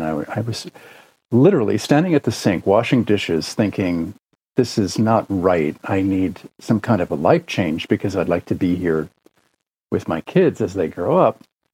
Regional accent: New York, United States; You know, I grew up just north of the city here

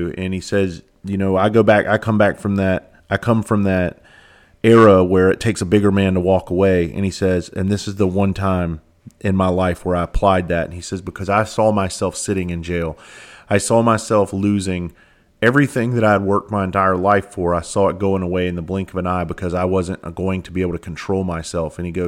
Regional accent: South Carolina, United States; we have added another date in South Carolina, my home state. And so I'm always grateful to be able to do this back in my home state.

